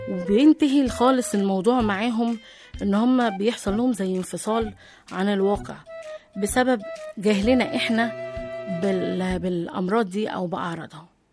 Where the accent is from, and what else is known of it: Egypt